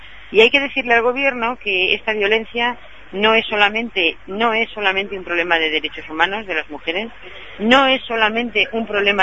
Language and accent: Spanish; Spain; como mujer española una a veces se siente un poco frustrada